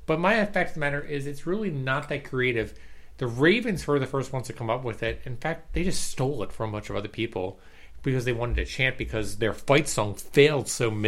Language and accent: English; Maryland, United States; And we're from Harford County.